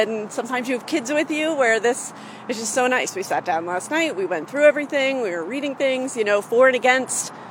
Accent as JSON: {"language": "English", "region": "East Coast", "country": "United States", "said": "I came from the East Coast where we didn't have this option."}